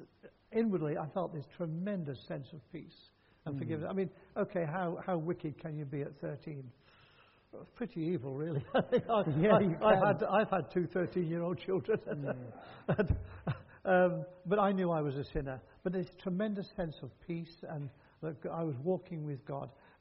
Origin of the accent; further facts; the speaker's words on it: Coventry, West Midlands, United Kingdom; born there; I was born in Coventry while the German bombs were falling on the city.